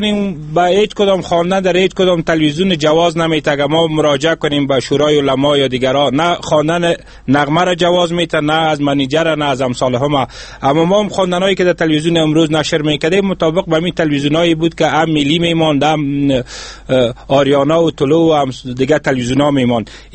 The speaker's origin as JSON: {"language": "Persian", "region": "Kabul", "country": "Afghanistan", "tie": "born or raised there", "said": "ما بچه کابل هستم، در همین کابل تولد شدیم، دائم در کوچای کابل که ما گشت گذار میکردیم بزرگ شدیم"}